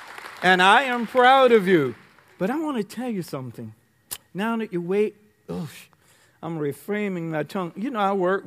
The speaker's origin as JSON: {"language": "English", "region": "South Carolina", "country": "United States", "tie": "born or raised there", "also_born_or_lived": "New York", "said": "I'm North American, born in New York, raised in South Carolina, farm boy."}